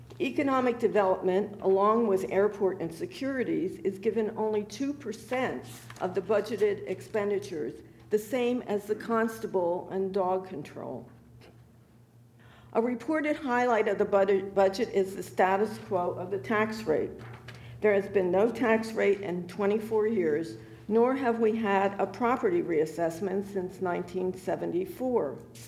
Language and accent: English; Lewes, Delaware, United States; I'm from Lewis, and I'm representing the League of Women Voters for Sussex County.